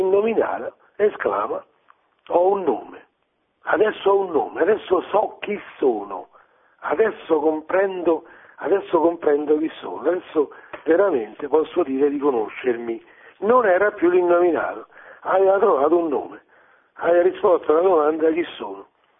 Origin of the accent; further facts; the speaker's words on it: Zagarolo, Lazio, Italy; un corso che faccio io a Zagarolo, nel mio paese.